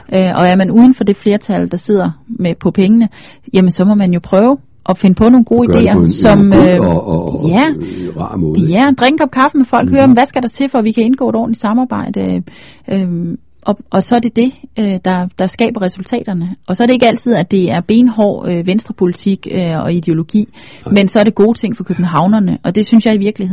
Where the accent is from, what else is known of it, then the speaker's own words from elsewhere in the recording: West Jutland, Denmark; nu er jeg jo fra Vestjylland, så det ligger mig jo sådan lidt fjernt at rose mig selv